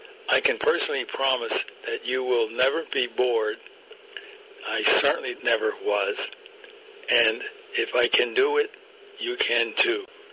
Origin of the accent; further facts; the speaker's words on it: Mount Vernon, New York, United States; born there; Number two, I was born in August of 1929, just outside New York City limits in Mount Vernon.